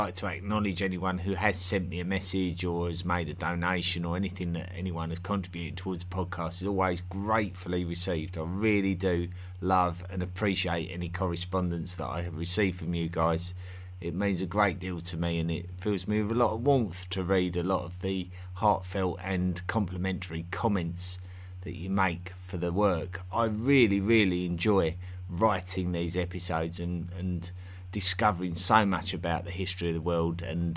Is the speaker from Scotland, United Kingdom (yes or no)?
no; East of England, United Kingdom; accent: Essex; My Essex accent is extremely vulgar in real life, and I didn't realise how vulgar it was until I started speaking to various English speakers around the world